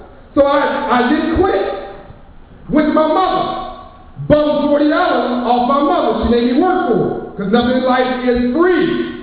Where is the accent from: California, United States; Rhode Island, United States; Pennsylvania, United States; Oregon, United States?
California, United States; Compton; I grew up in Compton, California, and kids would ditch you or pass my house and go up the street to the liquor store to buy candy and be late for school.